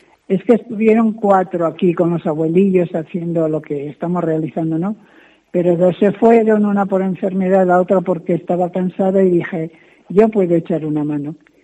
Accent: Palencia, Castile and León, Spain; De Palencia.

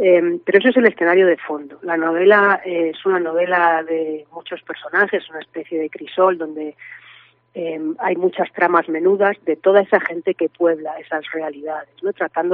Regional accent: Community of Madrid, Spain; me siento yo creo que más gallega que madrileña.

